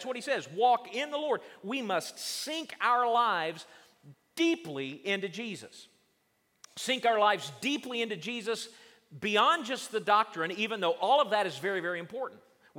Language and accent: English; the South, United States; I love blackberries. I grew up in the South.